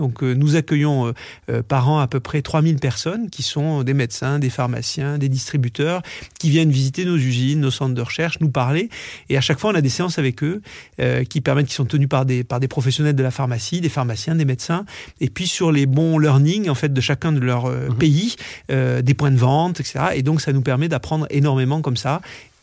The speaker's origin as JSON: {"language": "French", "country": "France", "said": "comme on est français tous les deux, en fait, on a été élevés culturellement au fait qu'il fallait être dans la capitale"}